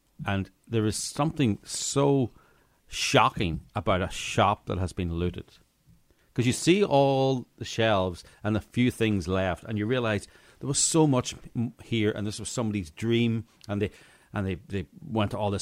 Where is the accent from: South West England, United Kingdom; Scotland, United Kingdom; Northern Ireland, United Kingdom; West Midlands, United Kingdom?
Northern Ireland, United Kingdom; I grew up in Northern Ireland.